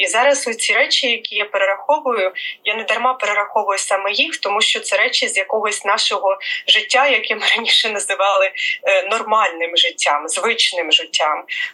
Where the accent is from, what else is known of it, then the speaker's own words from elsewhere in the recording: Boyarka, Kyiv Oblast, Ukraine; Я народилася в Києві, але мої батьки майже одразу переїхали в Боярку. Я з доволі такої малозабезпеченої родини, і їм там було легше знайти житло і облаштуватися на роботу.